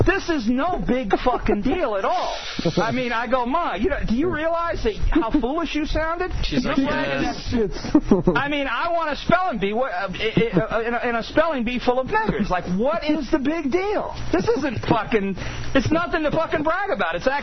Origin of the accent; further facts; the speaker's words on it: Detroit, Michigan, United States; So when I was growing up in Detroit